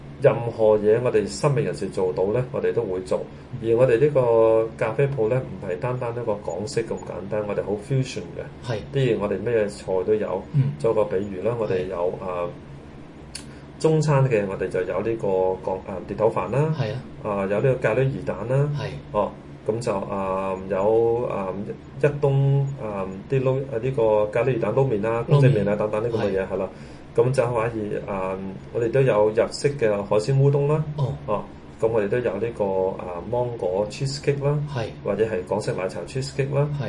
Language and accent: Chinese; China; 作為中國人呢始終是一個心理的障礙